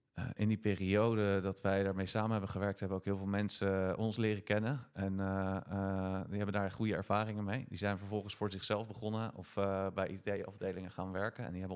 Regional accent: Delft, South Holland, Netherlands; Stel, ik kom zelf uit Delft.

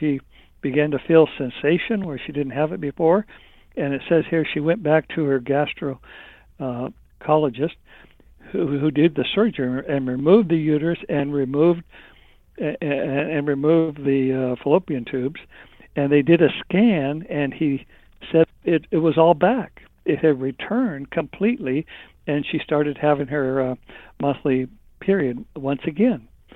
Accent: Redding, California, United States; My wife and I grew up in Redding, California, and we were going to Bethel Church

